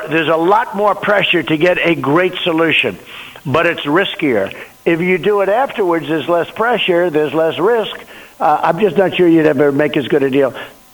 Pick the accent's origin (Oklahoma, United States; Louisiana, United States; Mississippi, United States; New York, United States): New York, United States; I'm from New York, but very rarely. And all of a sudden, I'm president.